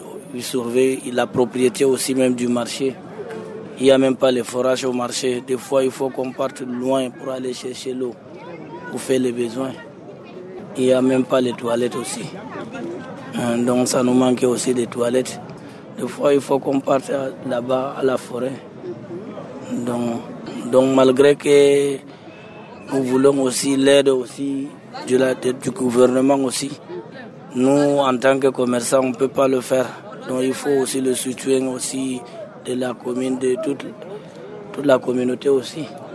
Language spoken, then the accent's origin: French; Maroua, Far North, Cameroon; Je viens de Maroua.